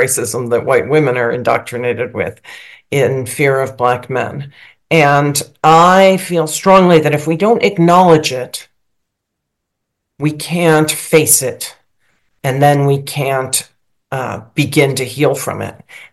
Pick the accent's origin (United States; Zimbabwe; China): United States; as a white woman growing up in America, now I'm 61